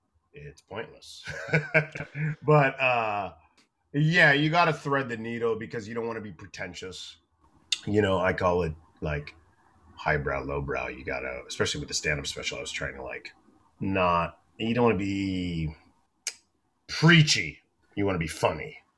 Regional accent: Florida, United States; I'm from Florida

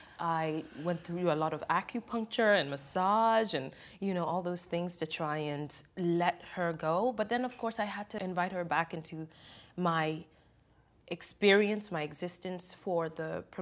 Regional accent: Kenya; growing up in Kenya and being educated in many ways, the Euro way. I went to Kenyan system school for the first 6 years of my life, but then I went to a British system school

